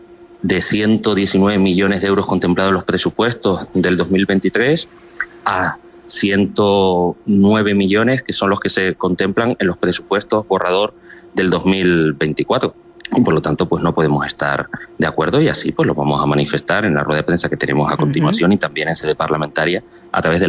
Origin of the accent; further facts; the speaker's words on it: Teguise, Canary Islands, Spain; porque además soy del municipio de Teguise, de la cual depende administrativamente la octava isla.